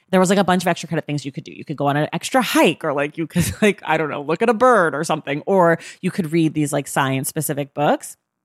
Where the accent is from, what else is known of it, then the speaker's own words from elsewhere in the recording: California, United States; my mom like didn't really remember it because we're from California.